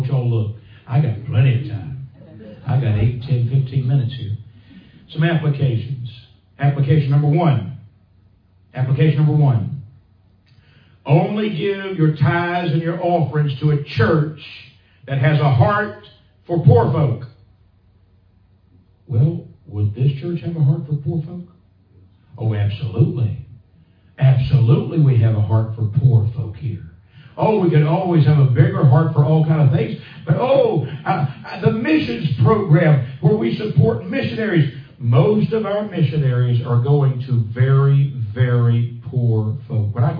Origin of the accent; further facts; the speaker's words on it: United States; this is American peanut butter. I'm American.